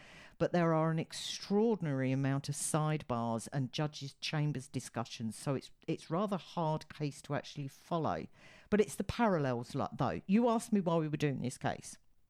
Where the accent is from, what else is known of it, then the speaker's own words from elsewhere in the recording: United Kingdom; which I, as a Brit, found strange.